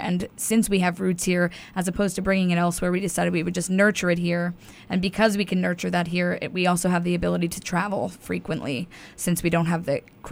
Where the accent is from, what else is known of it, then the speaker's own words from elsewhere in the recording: Pennsylvania, United States; Well, I grew up in the Poconos, which is a stone's throw away.